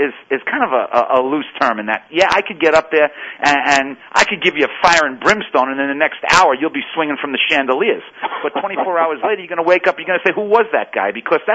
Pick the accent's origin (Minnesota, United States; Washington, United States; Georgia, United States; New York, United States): New York, United States; Sheepshead Bay; I grew up in Sheepshead Bay.